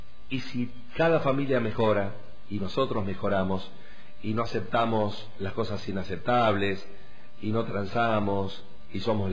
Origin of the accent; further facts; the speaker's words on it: Villa del Dique, Córdoba, Argentina; Así que me crié acá en Villa del Dique.